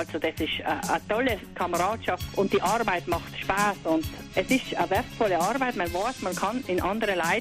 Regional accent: Bavaria, Germany; Ich bin ja Bayerin

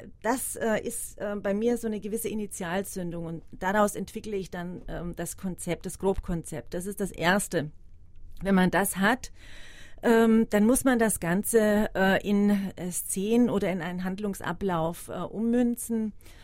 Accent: Germany; ich bin Deutsche, ich stamme nicht aus Südtirol.

